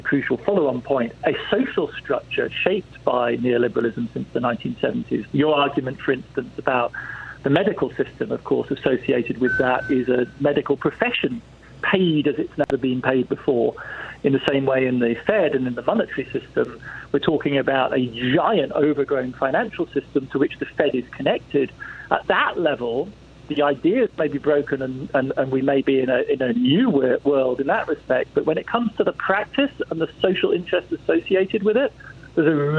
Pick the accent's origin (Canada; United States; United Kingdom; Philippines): United Kingdom; England; accent: English; you can tell from my accent I'm born English